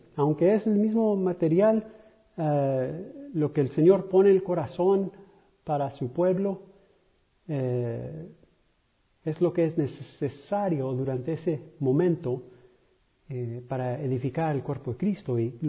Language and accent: Spanish; Texas, United States; Spanish is a second language; also born or lived in Florida; Mi mamá, pues vivíamos en Florida. Mi mamá se movió para atrás, para Texas, para estar con su familia. Y yo no sabía nada de español, de 4 años.